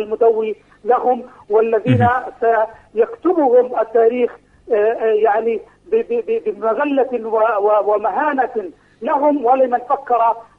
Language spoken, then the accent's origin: Arabic; Palestine; في المقاومة نحن كفلسطينيين متفقون بنسبة 100%